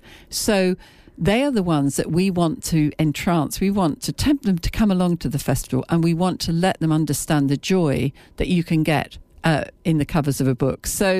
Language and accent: English; Cambridge, East of England, United Kingdom; Well, I was born in Cambridge and grew up here in the 50s